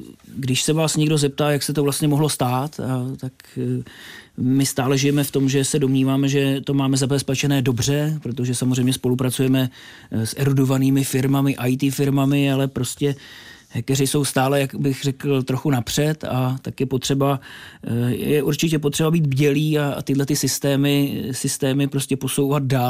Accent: Borohrádek, Hradec Králové Region, Czechia; Ano, já jsem se narodil v Hradci Králové, kde jsme žili asi do jednoho roku mého života, což si samozřejmě nepamatuju, a pak už jsem vlastně Borohrádečák.

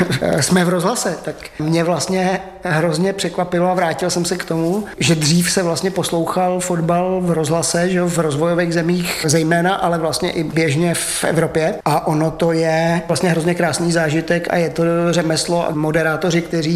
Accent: Prague, Czechia; Já jsem se narodil, vyrůstal jsem na Praze 6, do dneška bydlím na Praze 6

